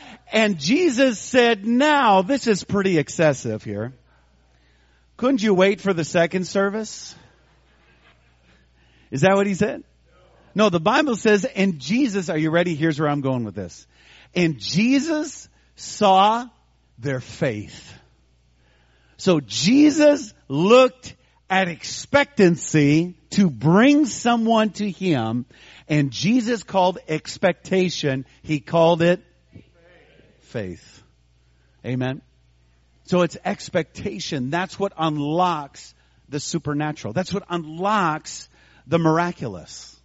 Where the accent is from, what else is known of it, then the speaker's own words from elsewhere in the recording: Minnesota, United States; also born or lived in St. Paul; I grew up in western Minnesota in the country, and I was born in St. Paul, but my mother remarried after a divorce, and so we moved to the country. We moved to western Minnesota